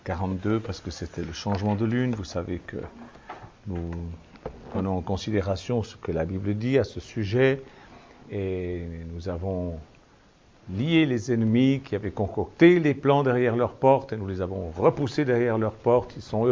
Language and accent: French; Switzerland; Mais nous, chez nous, en Suisse, on a un autre mot